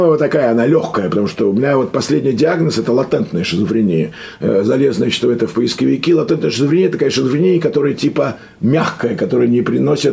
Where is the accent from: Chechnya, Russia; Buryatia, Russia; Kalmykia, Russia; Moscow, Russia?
Moscow, Russia; потому что я москвич все-таки